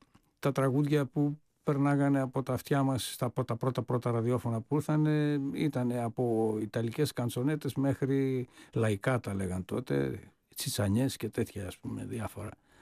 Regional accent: Thessaloniki, Central Macedonia, Greece; also born or lived in Sweden; Είμαι Θεσσαλονικιός, γέννημα Θρέμα. Έζησα όλη μου τη ζωή στη Θεσσαλονίκη, εκτός από 10 χρόνια που ήμουν μετανάστης στη μακρινή Σουηδία.

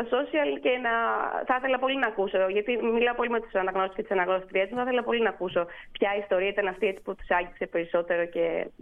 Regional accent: Piraeus, Attica, Greece; αν και εγώ είμαι Πειραιώτισσα.

